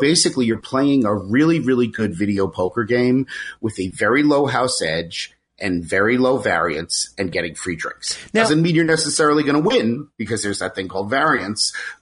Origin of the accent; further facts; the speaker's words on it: New Jersey, United States; I'm originally from New Jersey, so it felt very normal, and that was a wonderful thing.